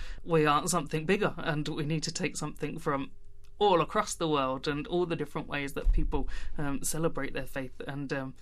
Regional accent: London, United Kingdom; now in Liverpool, United Kingdom; but also I'm originally from South London

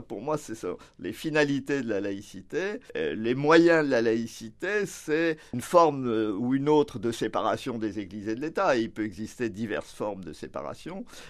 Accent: Nouvelle-Aquitaine, France; Je suis originaire du Limousin

